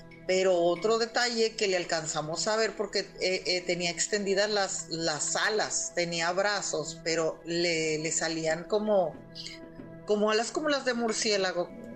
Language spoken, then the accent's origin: Spanish; Guaymas, Sonora, Mexico; Soy de Guaymas, Sonora. Desde acá los saludo.